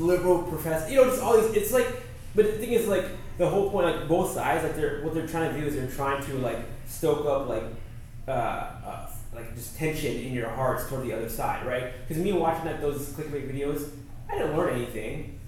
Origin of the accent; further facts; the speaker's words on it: Hawaii, United States; because like I think growing up in Hawaii, where it's very blue, democratic.